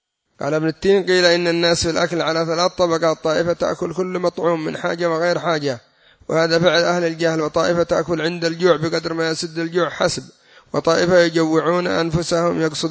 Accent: Yemen; والمثل عندنا في اليمن يقول من تراخصت شركة ابتلاها الله بالمرق

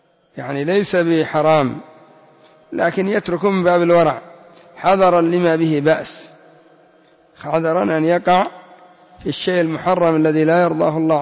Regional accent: Yemen

